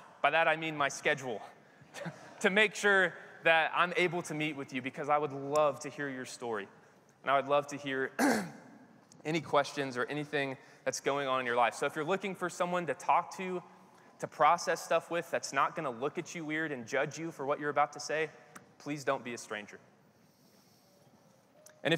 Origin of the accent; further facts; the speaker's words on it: Kansas City, United States; also born or lived in Arkansas; now in Nashville, United States; And I'm from Kansas City originally, and I lived in Arkansas for 8 years. I went to Harding undergrad and grad school and was there in Searcy. And then we moved to Nashville.